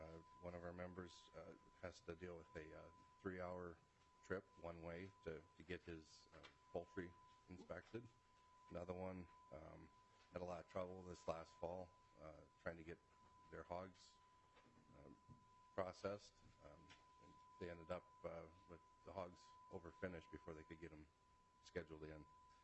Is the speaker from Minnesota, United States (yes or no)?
yes; Kerkhoven, Minnesota, United States; I'm from Kirkhoven, Minnesota.